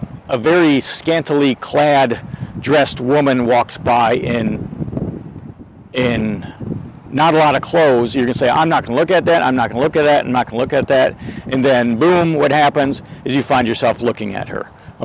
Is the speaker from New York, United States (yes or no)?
no; Georgia, United States; And I grew up in South Georgia, and kind of in the swamps of South Georgia.